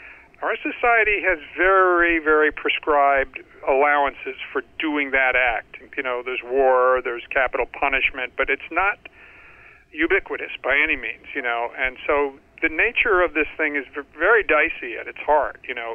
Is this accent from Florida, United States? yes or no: no; New York, United States; But as a New Yorker, I will tell you